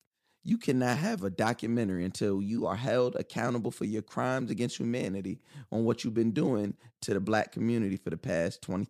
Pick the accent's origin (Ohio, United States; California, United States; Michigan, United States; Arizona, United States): Ohio, United States; Cleveland; I'm from Cleveland. I'm from the old school.